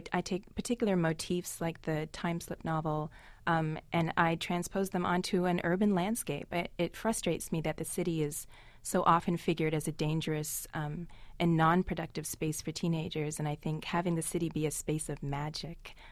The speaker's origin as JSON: {"language": "English", "country": "Canada", "tie": "born or raised there", "said": "when I was a child, I grew up in Canada. I'm an immigrant."}